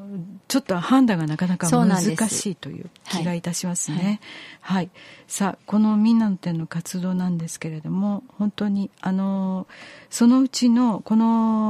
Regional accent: Fukushima, Japan; 福島に生まれ育って住んでいると、

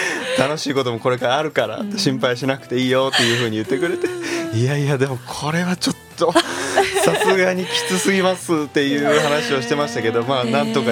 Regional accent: Fukuoka, Japan; で僕は福岡出身です。

